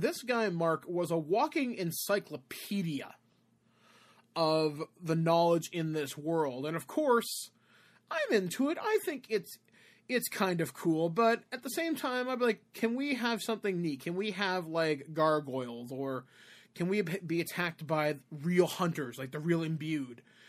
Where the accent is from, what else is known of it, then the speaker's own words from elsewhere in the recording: Cape Croker, Ontario, Canada; how the werewolves near Cape Croker, which is where I am from, I'm native Canadian